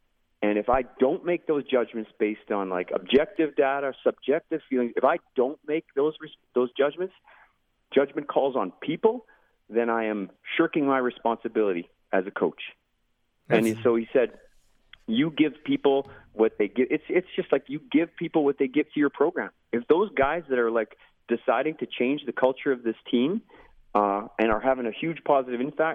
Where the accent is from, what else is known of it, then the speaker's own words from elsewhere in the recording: Canada; as a Canadian kid, you come in and your jaw drops.